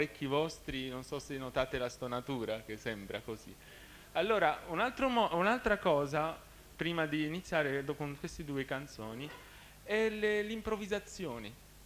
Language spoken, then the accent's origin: Italian; Lebanon; born there; Italian is a second language; io nato in Libano